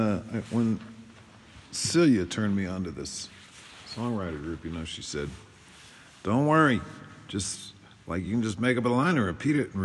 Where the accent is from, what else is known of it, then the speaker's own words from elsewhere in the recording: Texas, United States; born there; But I was born in Texas, I must admit.